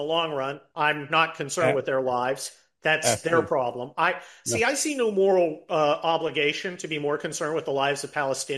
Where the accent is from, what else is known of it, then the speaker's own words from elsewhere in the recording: San Mateo, California, United States; Yes, I grew up in San Mateo.